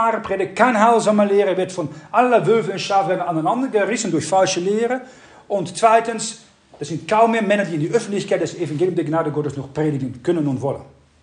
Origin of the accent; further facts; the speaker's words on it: Netherlands; German is a second language; ich bin aufgewachsen in Niederlanden, das hört ihr natürlich.